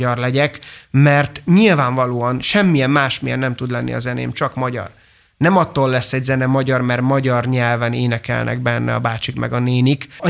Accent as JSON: {"language": "Hungarian", "country": "Hungary", "tie": "born or raised there", "said": "Szerintem az én zeném az semmilyen másmilyen nem tud lenni, mint magyar, mert én egy magyar előadó vagyok, itt szocializálódtam."}